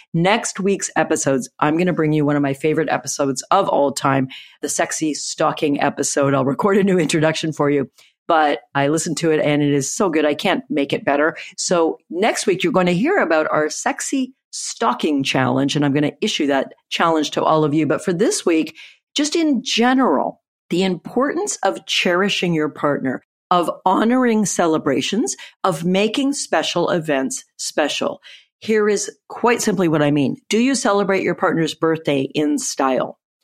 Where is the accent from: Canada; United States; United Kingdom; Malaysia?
Canada; I'm Canadian, I don't celebrate American Thanksgiving